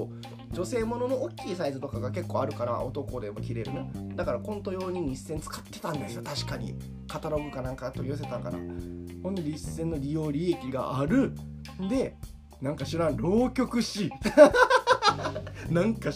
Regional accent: Tokyo, Japan; accent: Edo dialect; now in Kansai, Japan; ごめんなさい、江戸弁が出てしまいました東京の話になったんでね

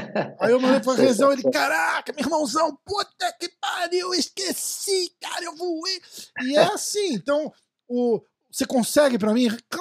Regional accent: São Paulo, Brazil; Eu sou de São Paulo também.

